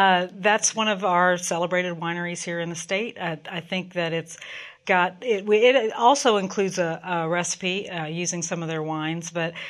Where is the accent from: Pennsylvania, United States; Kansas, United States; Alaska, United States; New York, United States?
Kansas, United States; also born or lived in Bangkok, Thailand; Well, my family is from India, northern India. I was born in Thailand, and then my family came to the U.S. when I was a child, very small child. So I grew up in Kansas.